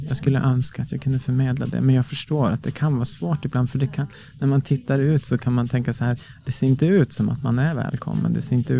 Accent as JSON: {"language": "Swedish", "region": "Norrland", "country": "Sweden", "tie": "born or raised there", "said": "Jag växte upp i Norrland. Norrlands inland."}